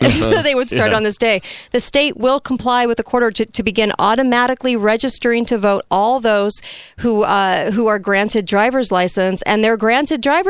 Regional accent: California, United States; You know, I'm from California

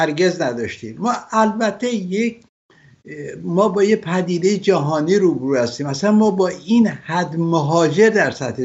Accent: Iran; moved away as an adult; تفاوت میکنه با اون دوره که ما در خارج آمدیم در دوران حکومت پیشین، ما آمدیم درس بخونیم برگردیم وطنمون

